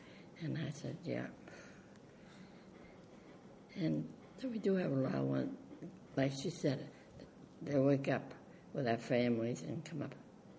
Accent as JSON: {"language": "English", "town": "Acton", "region": "Massachusetts", "country": "United States", "tie": "born or raised there", "lives_now": "Concord, United States", "said": "I was brought up in Acton, which is the next town, which was very small. And then I married my husband, who was brought up in Concord. And I've been in Concord 19 years."}